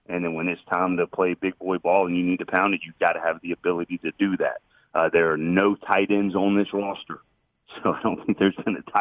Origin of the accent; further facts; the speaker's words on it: Atlanta, Georgia, United States; She fell in love with me once she found out I was from Atlanta.